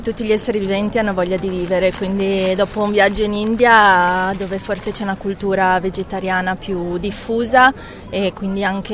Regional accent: Genoa, Liguria, Italy; genovese.

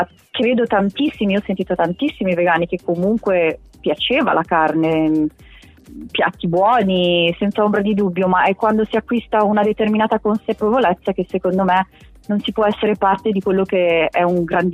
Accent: Lombardy, Italy; born there; now in Genoa, Italy; io sono nata in Brianza, sono però a Genova e ricevo a Genova.

